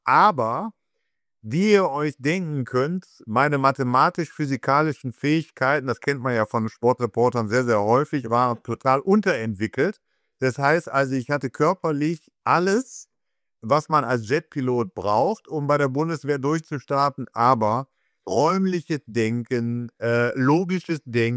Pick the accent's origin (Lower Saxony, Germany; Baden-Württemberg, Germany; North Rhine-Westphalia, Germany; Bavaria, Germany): North Rhine-Westphalia, Germany; Wuppertal; Ich bin ja gebürtiger Wuppertaler.